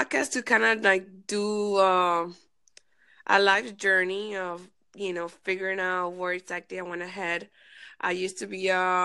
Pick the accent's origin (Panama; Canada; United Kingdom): Panama; now in Los Angeles, United States; I'm originally from Panama